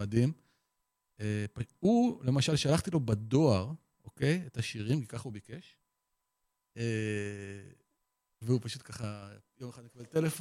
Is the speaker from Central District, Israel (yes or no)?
no; Nahalal, Northern District, Israel; born there; אפילו נולדתי, ממש נולדתי בנהלל